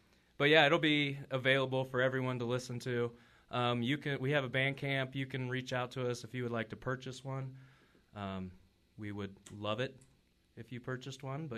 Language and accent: English; South Charleston, West Virginia, United States; And I mean, it's a hometown show. We're from South Charleston, so all our people can come out and...